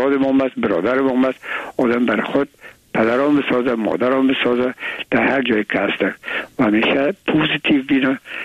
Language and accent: Persian; Afghanistan; من و بسیاریشان در این افغانستان تولد نشدن در یک کشور دیگه بودن و میگم ما افغان هستیم